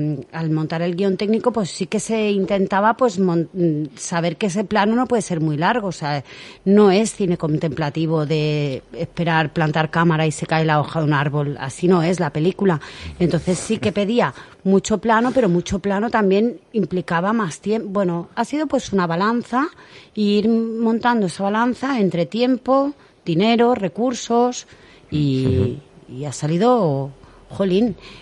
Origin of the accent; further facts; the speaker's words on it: Catalonia, Spain; porque nosotros somos del Vallés Occidental.